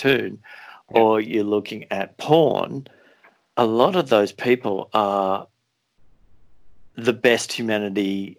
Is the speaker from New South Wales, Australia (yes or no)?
yes; Sydney, New South Wales, Australia; growing up in Sydney